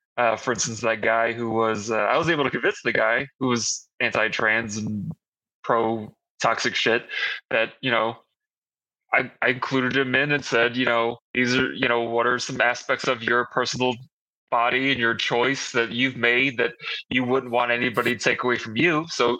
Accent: United States; we have a common thing, which is we're both American.

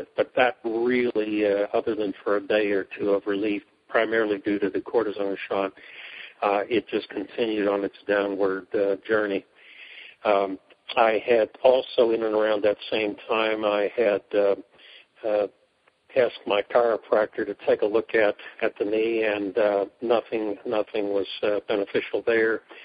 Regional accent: Pennsylvania, United States; now in Council Bluffs, United States; I'm retired, and I'm originally from Pennsylvania. But most recently, well, actually 2 years ago, my wife and I retired here in Iowa, Council Bluffs area, near our daughter and her family.

